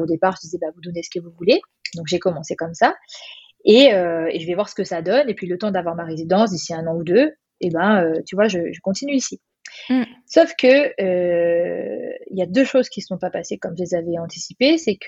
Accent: France; Je suis encore française

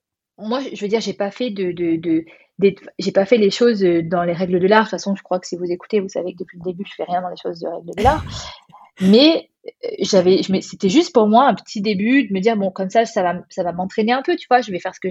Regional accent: France; Je suis encore française

